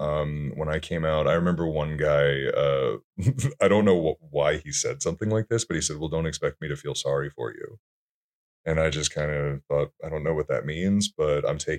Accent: Alabama, United States; when I grew up, I grew up in Alabama in the 1990s.

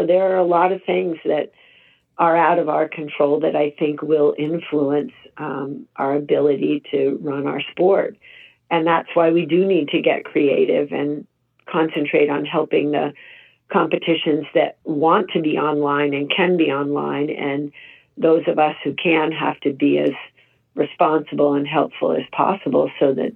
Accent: United States; I'm very supportive as an American

